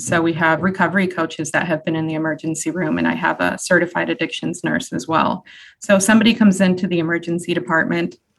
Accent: Holyoke, Massachusetts, United States; One, I'm from Holyoke, so I've always wanted to work in this community.

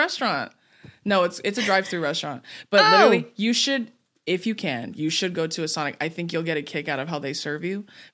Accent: United States; Also, I feel like as soon as British people heard that obviously we're American, they felt the need to give me a tutorial on literally anything

